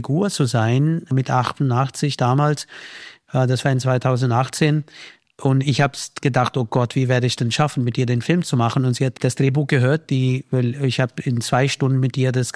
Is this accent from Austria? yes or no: yes; Austria; Ich bin mehr ein Österreicher als ein Inder, würde ich mal sagen.